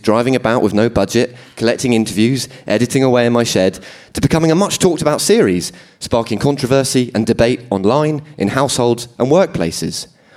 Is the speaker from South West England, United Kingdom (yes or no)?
yes; Falmouth, South West England, United Kingdom; This time, I'm joined by a live audience. Here at the Cornish Bank in my hometown of Falmouth.